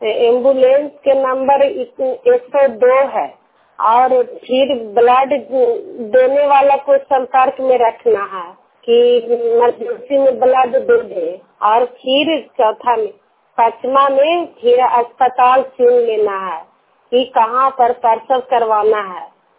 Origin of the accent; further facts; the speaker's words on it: Nalanda, Bihar, India; मेरा घर सुंदी बीघा है, मेरा पंचायत है कंगरसराय है, मेरा ब्लॉक है कंगरसराय, नालंदा जिला के निवासी हूँ।